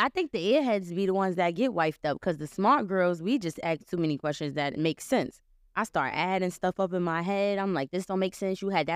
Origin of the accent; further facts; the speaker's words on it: Harlem, New York, United States; But I'm just saying, everybody, like, my person is not in Harlem. I'm from Harlem.